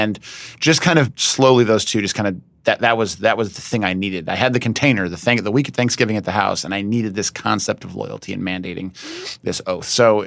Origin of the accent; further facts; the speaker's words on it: Ohio, United States; I come from Ohio. It's a Democratic stronghold.